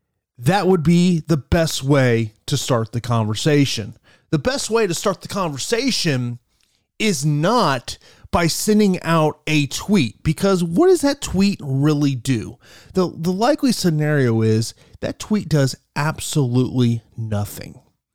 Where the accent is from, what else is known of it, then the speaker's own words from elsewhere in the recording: Florida, United States; Now, I know here in my home state of Florida